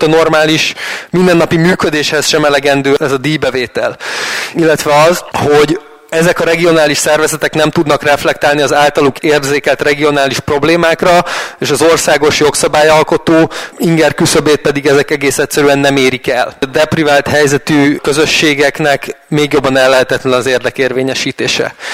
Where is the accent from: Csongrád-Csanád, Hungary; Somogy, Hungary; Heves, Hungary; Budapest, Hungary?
Somogy, Hungary; Én egy Somogy megyei faluban nőttem fel